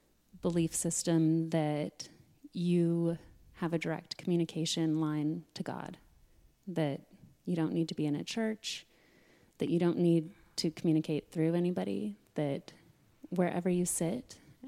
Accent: Sedona, Arizona, United States; And even growing up in Sedona, people were coming there from all different walks of life looking for healing through things like meditation

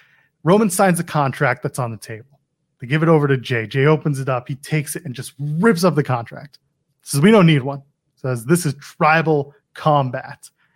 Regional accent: Canada; Because I'm Canadian. I don't do many Canadianisms.

